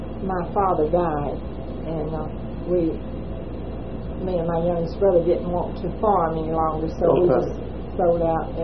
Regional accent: Alabama, United States; Well, I grew up in Dale County. I was born in Dale County.

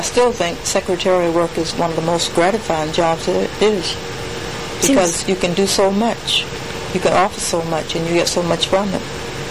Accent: Savannah, Georgia, United States; also born or lived in Rapley, Georgia; Yes, I was born in Rapley, Georgia, which is in southern Georgia, and quite some time ago. And as a small child, we moved from Rapley to Savannah, Georgia, where I call home at this particular time.

